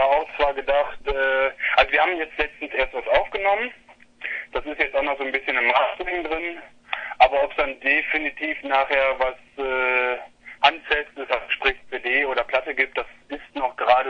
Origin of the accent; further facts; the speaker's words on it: Düsseldorf, North Rhine-Westphalia, Germany; Also ich komme aus Düsseldorf.